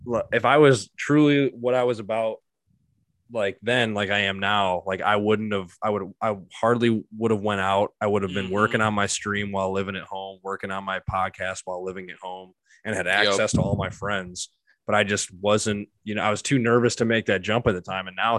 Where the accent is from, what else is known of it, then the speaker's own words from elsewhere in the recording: Illinois, United States; we come from Illinois. Like, there is no elevation where we're at.